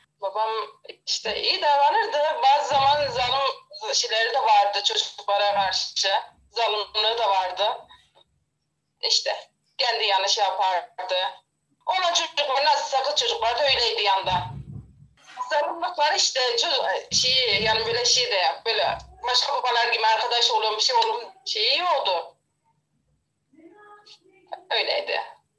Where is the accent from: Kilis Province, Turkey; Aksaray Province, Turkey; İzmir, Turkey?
Kilis Province, Turkey; Bozkaya; Köyde doğdum. Köyde geçti hayatımız yani. Kilisin köyü, Bozkaya köyü.